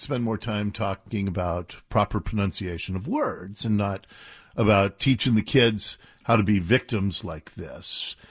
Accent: Ballard, Washington, United States; I grew up in Ballard. I don't have any Canadian roots.

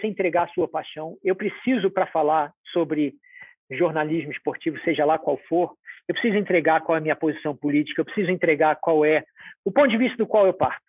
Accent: Rio de Janeiro, Brazil; born there; Homem, nasci no Rio de Janeiro, classe média, esse é o meu ponto de vista. Percebido como branco, né?

